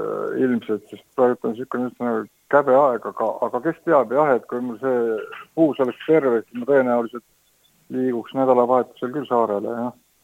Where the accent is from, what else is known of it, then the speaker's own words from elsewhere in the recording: Tallinn, Harju County, Estonia; mul esivanemad on saaret pärit. Ma ise olen küll jah Tallinnas sündinud ja kasvanud, jah.